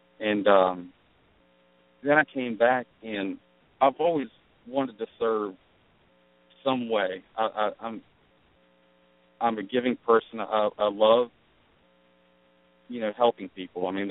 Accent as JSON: {"language": "English", "town": "Raleigh", "region": "North Carolina", "country": "United States", "said": "I've moved around a bit. I'm here from Raleigh, North Carolina"}